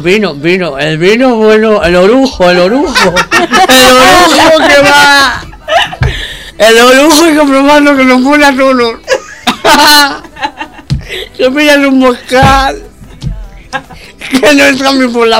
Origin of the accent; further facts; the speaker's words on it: Barcelona, Catalonia, Spain; mis padres son de Lugo, yo soy de Barcelona porque yo soy catalán, pero mis padres son de Lugo, mi abuela que para descansar también era de Lugo